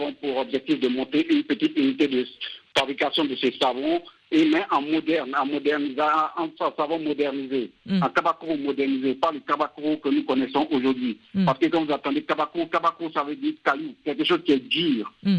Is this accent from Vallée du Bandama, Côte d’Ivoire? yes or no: yes; Bouaké, Vallée du Bandama, Côte d’Ivoire; born there; now in Abidjan, Côte d'Ivoire; Je suis né à Boaké, je suis de Tchéné, précisément de Tchéné.